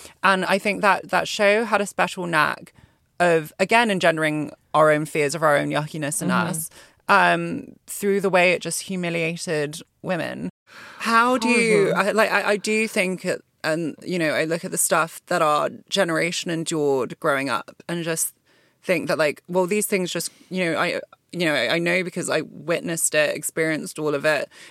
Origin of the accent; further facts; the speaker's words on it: Hong Kong; also born or lived in Malaysia; now in United Kingdom; because I didn't grow up in the UK, I grew up in Hong Kong and Malaysia